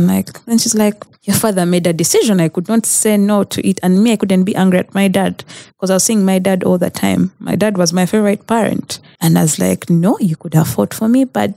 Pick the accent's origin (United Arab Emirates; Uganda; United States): Uganda; Kampala, Central Region; growing up in Kampala, you think village life is bad.